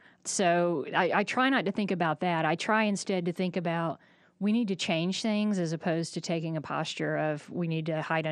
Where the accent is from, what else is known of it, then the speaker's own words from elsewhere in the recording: Jonesboro, Georgia, United States; I grew up in Jonesboro, Georgia, which is a lot like Grant County.